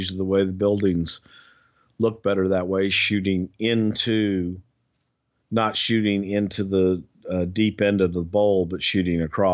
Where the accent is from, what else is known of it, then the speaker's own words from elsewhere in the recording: the South, United States; accent: Southern; That's just my Southern accent. Now you're making fun of the way I talk.